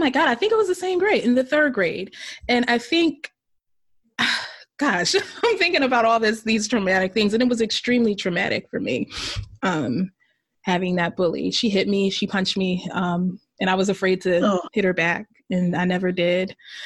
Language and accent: English; Philadelphia, Pennsylvania, United States; I grew up in South Philadelphia, and it can be a very diverse community, South Philly